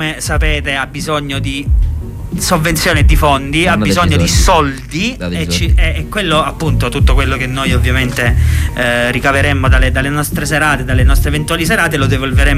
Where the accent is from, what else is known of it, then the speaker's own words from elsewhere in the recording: Abruzzo, Italy; come si potrà sentire spesso dal mio sgraziato accento, io sono abruzzese. Abruzzese original Abruzzo